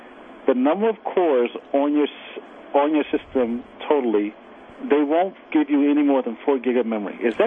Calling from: Rochester, United States; From Rochester.

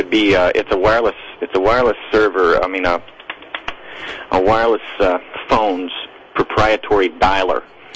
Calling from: South Carolina, United States; Calling from South Carolina.

